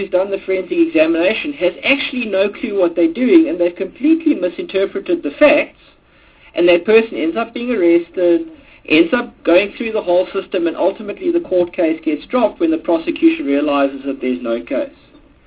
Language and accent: English; Eastern Cape, South Africa; and I grew up largely in the Transkei